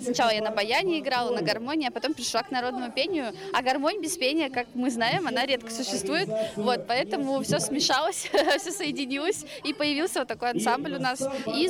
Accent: Arkhangelsk Oblast, Russia; А мы из Архангельской области родом просто.

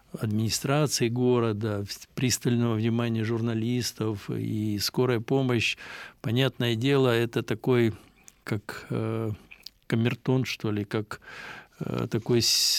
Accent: Russia; Нужно сказать, что мы выросли в Советском Союзе, потом в постсоветской России.

